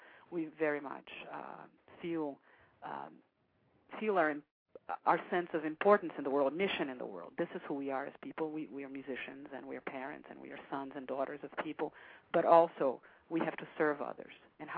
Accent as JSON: {"language": "English", "country": "Brazil", "tie": "born or raised there", "said": "I grew up in a very spiritual family, and I don't want to say religious because I grew up in Brazil, a very Catholic country, very Christian country, but we weren't baptized."}